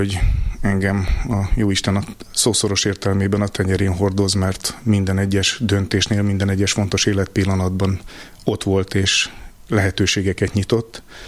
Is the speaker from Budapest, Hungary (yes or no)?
yes; Budapest, Hungary; also born or lived in Pécs; én Pécset születtem. Budapesten éltünk, elég hamar fölköltöztek szüleim Budapestre, az első kerületbe